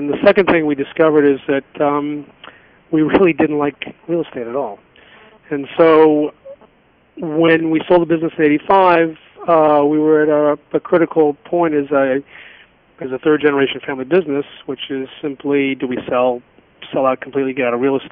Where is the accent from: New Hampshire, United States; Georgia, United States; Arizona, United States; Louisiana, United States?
Georgia, United States; Savannah; I grew up in Savannah, Georgia, part of a third-generation family business, Jewish family business, that started in the grocery store with my grandmother in 1940 in Savannah, Georgia, corner store.